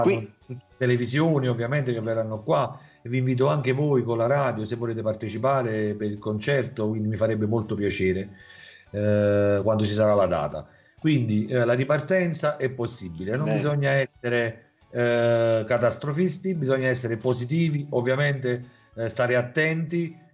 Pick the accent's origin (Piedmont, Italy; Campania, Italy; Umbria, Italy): Campania, Italy; Pontecagnano Faiano; Si trova in provincia di Salerno, ho detto, nel mio paese.